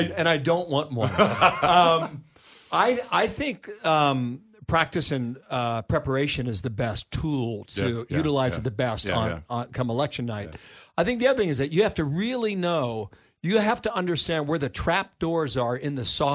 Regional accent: Ohio, United States; If this is close and you're watching from my home state of Ohio, for example

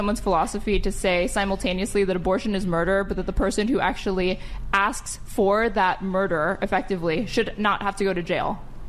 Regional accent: Texas, United States; I grew up in Texas, and the sex education that I was given, to the extent that I was abstinence only.

